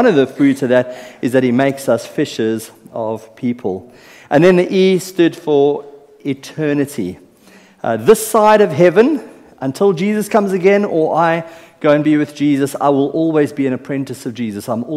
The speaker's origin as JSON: {"language": "English", "country": "South Africa", "tie": "born there", "said": "I was born in South Africa. We call our mothers Mom, M-O-M."}